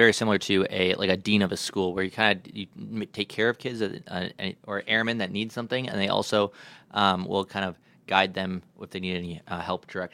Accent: Appleton, Wisconsin, United States; moved away as an adult; I grew up in Appleton, Wisconsin, so I Wisconsin born and bred.

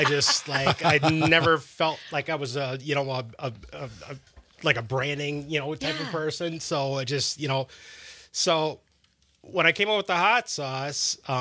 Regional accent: Wisconsin, United States; Yeah, so I'm born and raised in Wisconsin. Yeah, my mother is from Wisconsin. My grandmother, you know, migrated to Wisconsin. So we're like three generations deep, like back to the 30s.

